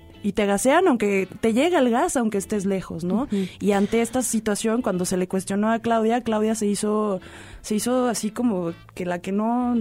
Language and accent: Spanish; Mexico; como buenos mexicanos que somos, nos encanta aprovechar estos espacios para hacer vendimia